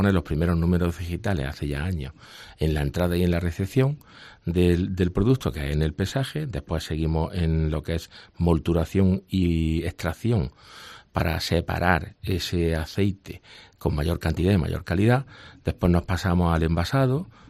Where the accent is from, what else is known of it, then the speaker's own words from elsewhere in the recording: Úbeda, Andalusia, Spain; hace unos 10 años, que fue cuando nos trasladamos a Úbeda, porque yo soy de Úbeda